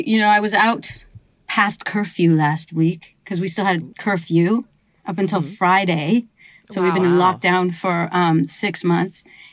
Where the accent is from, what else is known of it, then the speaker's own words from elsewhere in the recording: Canada; I'm Canadian, so I say